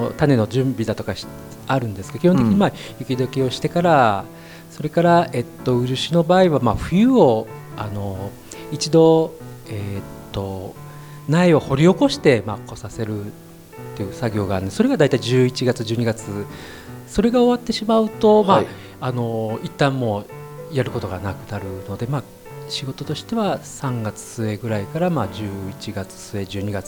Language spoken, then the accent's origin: Japanese; Nagoya, Aichi, Japan; 私は名古屋市なんですけども生まれ育ったのが割合こう、水田が残っているようなところでずっと育ちまして